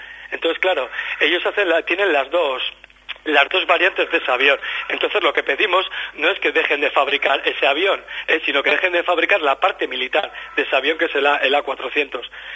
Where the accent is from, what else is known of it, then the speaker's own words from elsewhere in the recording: Basque Country, Spain; Nuestra aportación como antimilitaristas vascos debe de ir encaminada a denunciar las políticas militaristas